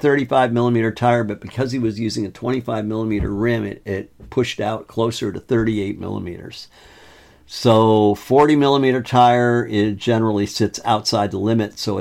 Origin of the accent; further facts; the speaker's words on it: Ledyard, Connecticut, United States; I grew up in southeastern Connecticut. I grew up in Ledyard, Connecticut.